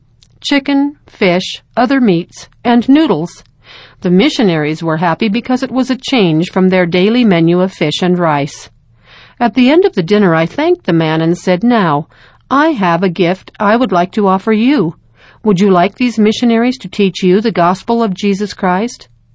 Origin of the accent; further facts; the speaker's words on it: French Polynesia; I grew up in Tahiti. My mother and father joined the church when I was a child, but I was not baptized right away.